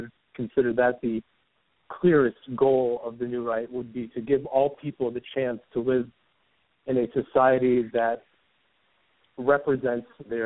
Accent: Northeastern United States, United States; now in New York, United States; Well, I live in New York, but I was raised in the Northeastern United States, sort of a white working class background.

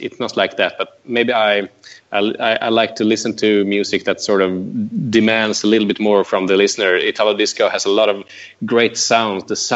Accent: Sweden; growing up in Sweden in the 1980s

